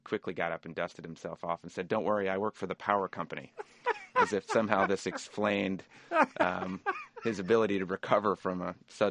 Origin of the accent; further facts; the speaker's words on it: Birmingham, Alabama, United States; now in New York, United States; Well, as a kid, I grew up in Birmingham, and I always wandered through this vast maze of RVs outside the stadium.